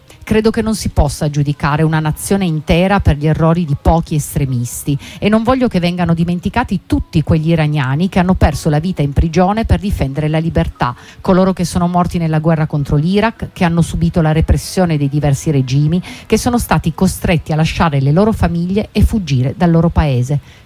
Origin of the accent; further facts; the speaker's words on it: Bari, Apulia, Italy; Vabbè, dillo tu che io sono di Bari.